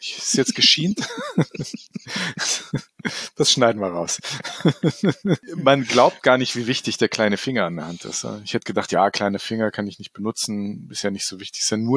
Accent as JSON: {"language": "German", "region": "Northern Germany", "country": "Germany", "said": "Ich bin Norddeutscher."}